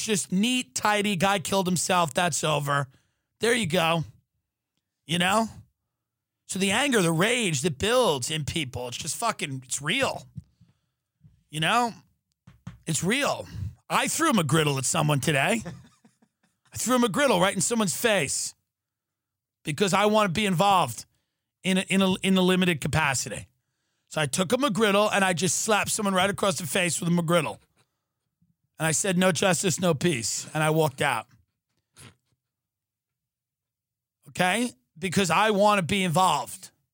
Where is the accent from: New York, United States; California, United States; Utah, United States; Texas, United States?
New York, United States; I grew up on Long Island.